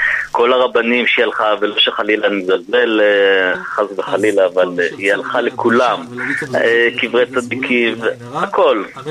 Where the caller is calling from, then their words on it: Jerusalem, Jerusalem District, Israel; מירושלים.